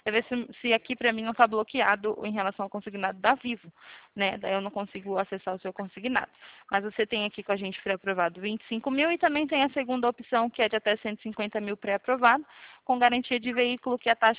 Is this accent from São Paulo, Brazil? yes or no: yes; São Roque, São Paulo, Brazil; Eu sou daqui de São Roque, de São Paulo. Eu sou aqui do interior